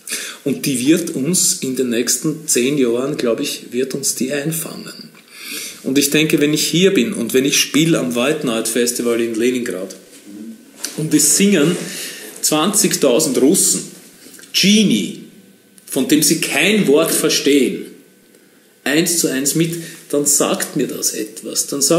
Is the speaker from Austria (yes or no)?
yes; Vienna, Austria; dass wir als Wiener, Österreicher, Mitteleuropäer